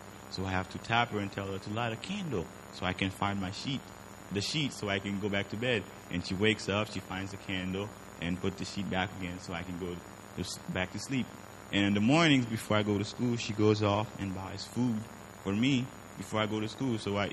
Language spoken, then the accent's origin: English; Haiti; I am from Haiti.